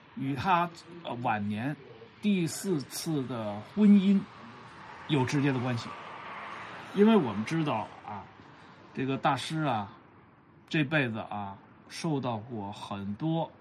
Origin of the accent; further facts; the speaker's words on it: China; 恐怕也跟我们中国人非常熟悉的那句老话，所谓家丑不可外扬有关啊。